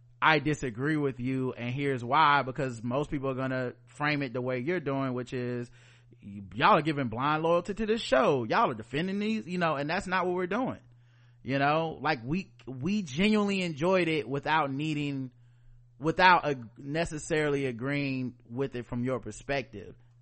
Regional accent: the South, United States; we are black people from the South. We're black people in America.

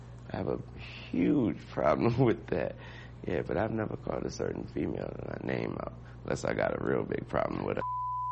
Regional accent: the South, United States; But I'm from the South. I have to be respectful and everything like that because I have someone to answer to.

